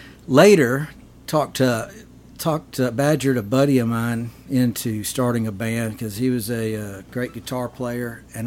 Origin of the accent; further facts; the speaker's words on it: Mississippi, United States; So I am a fella from North Mississippi.